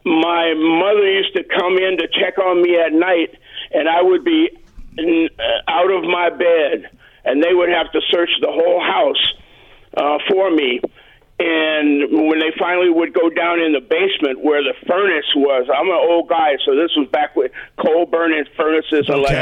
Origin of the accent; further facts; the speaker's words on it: Louisiana, United States; also born or lived in Chicago, Illinois; I'm from Southern Louisiana. My mother used to see ghosts, and I was raised on voodoo tales.